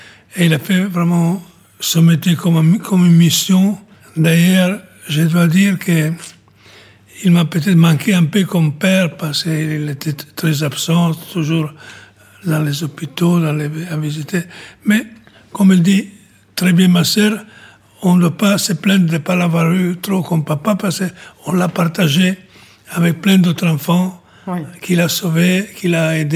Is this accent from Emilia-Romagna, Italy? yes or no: yes; Ravenna, Emilia-Romagna, Italy; que je suis italien